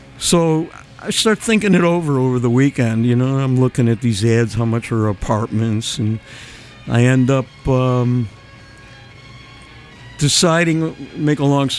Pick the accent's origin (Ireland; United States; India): United States; Rochester, New York; But they played it in my hometown of Rochester.